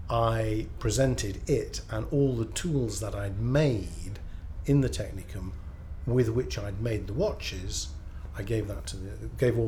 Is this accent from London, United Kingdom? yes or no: no; Knutsford, North West England, United Kingdom; I come from Knutsford in Cheshire, and I'm 62 years of age.